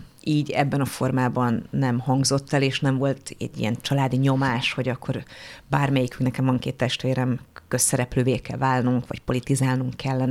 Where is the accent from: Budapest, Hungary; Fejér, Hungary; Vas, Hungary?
Budapest, Hungary; Én konkrétan abban az épületben nőttem fel, ahol a templom maga volt, a kertünkben mindig ott állt egy harang, Csillaghegyen is és Békésmegyeren is